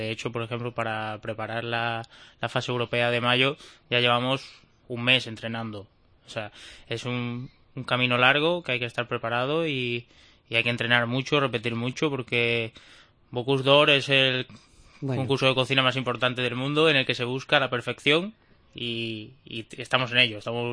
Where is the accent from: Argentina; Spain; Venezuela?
Spain; lo bueno que tenemos en España es esa capacidad de ayudarnos